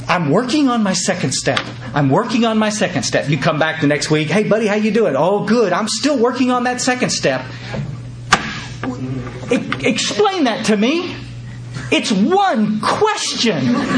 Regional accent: Texas, United States; I'm a Texan through and through, but gee whiz, I'd move here in a heartbeat.

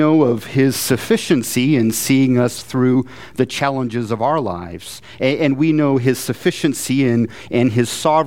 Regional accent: Canada; So as a Canadian, I didn't know and I didn't get a memo or anything.

